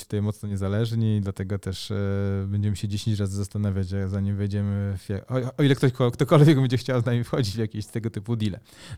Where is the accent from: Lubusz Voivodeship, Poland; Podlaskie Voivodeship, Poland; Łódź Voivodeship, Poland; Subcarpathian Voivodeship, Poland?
Subcarpathian Voivodeship, Poland; Na Podkarpacie, skąd pochodzę